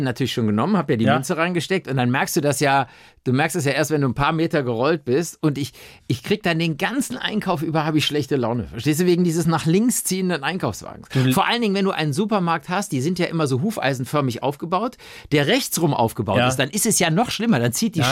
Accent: Cologne, North Rhine-Westphalia, Germany; Das musst du mir als Kölner nicht sagen.

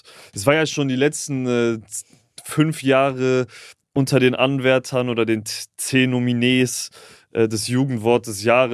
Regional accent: Mannheim, Baden-Württemberg, Germany; so auf dem Weg nach Mannheim in meine Heimat

